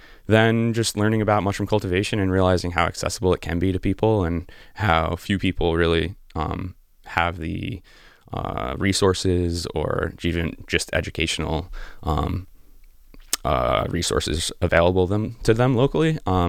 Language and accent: English; Rosendale, United States; So I grew up in Rosendale, and I grew up on 2/3 of an acre, no real forest, small backyard.